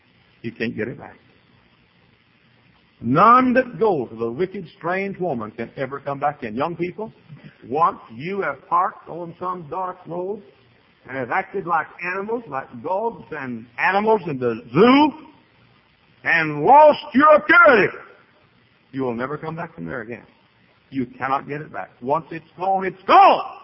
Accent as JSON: {"language": "English", "country": "United States", "said": "Right or wrong, I'm an American. Right or wrong, I'm an American."}